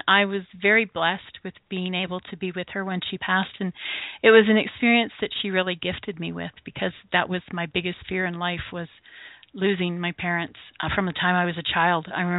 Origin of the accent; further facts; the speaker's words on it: Venezuela; as a kid, Spanish is what I always went to because I grew up in Venezuela, right?